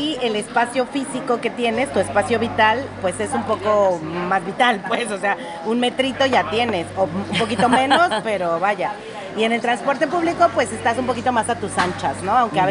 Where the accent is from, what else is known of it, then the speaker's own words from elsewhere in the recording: Mexico City, Mexico; cuando llego a México DF, que es de donde yo soy